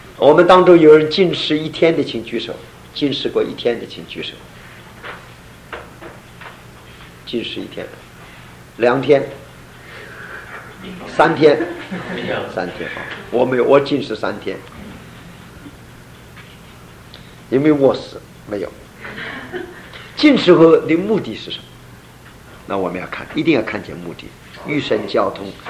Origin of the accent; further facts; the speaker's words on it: Shandong, China; accent: Shandong; 这是我们山东话，北方话啊。